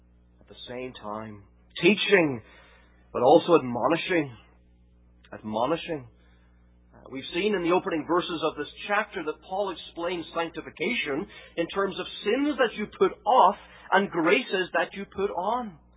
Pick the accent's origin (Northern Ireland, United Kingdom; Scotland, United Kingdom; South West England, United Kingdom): Northern Ireland, United Kingdom; But I'm from Northern Ireland. I'm not American. I'm a British citizen.